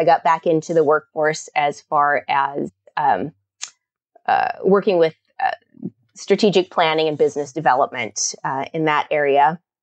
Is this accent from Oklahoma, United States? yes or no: no; Kodiak, Alaska, United States; I grew up on Kodiak Island in Alaska and in the 70s.